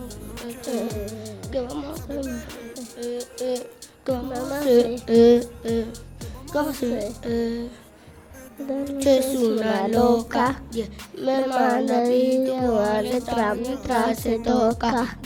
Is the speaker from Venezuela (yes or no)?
no; Argentina; De Argentina.